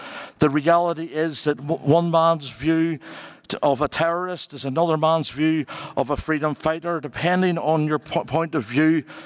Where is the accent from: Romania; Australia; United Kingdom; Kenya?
United Kingdom; Northern Ireland; I can remember growing up in Northern Ireland in the 70s and the 80s when violence was prevalent in Northern Ireland.